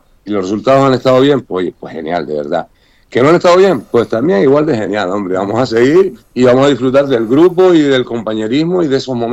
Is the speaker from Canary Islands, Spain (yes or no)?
yes; Canary Islands, Spain; Con mucho orgullo de decir que somos canarios, ¿no? A donde quiera que vayamos.